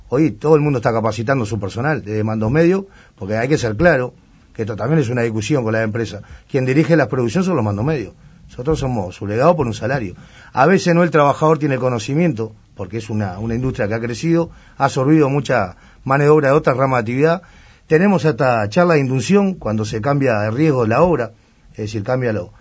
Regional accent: Uruguay; como uruguayo

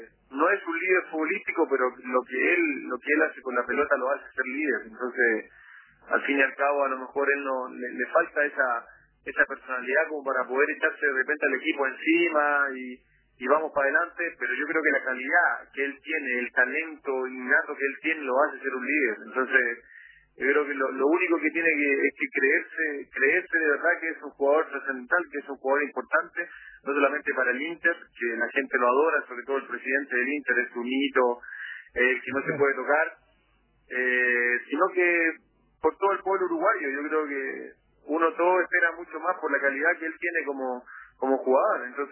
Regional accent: Chile; yo indudable que yo soy chileno y tengo el corazón con mi país.

